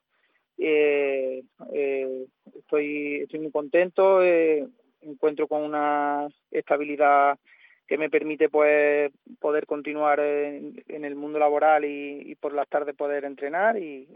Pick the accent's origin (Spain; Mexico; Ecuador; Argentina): Spain; Puente Genil, Andalusia; continuar un año más aquí en Puente Genil, en mi pueblo